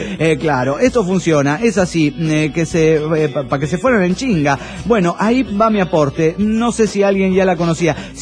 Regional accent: Mexico City, Mexico; del DF mexicano.

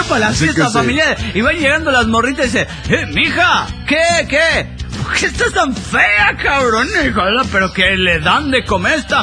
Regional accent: Turmero, Aragua, Venezuela; de Turmero, Venezuela.

